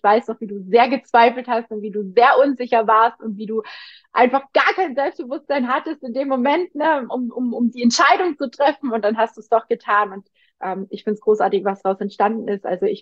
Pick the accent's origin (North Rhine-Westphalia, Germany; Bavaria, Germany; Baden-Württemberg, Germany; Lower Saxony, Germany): Baden-Württemberg, Germany; da wo ich herkomme, im Schwabenländle gibt es nicht groß viel Berge